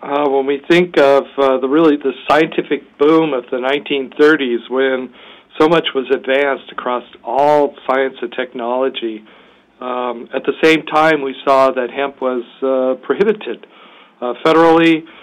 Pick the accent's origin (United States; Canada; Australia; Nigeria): United States; Oregon; And so when I travel around the world to say I'm from Oregon, we have hemp